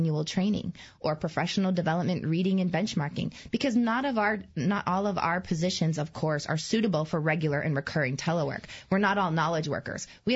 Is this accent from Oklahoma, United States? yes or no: no; Maine, United States; Plenty of times, I'm from Maine, and I know the state and county offices at USDA in Maine often have ice storms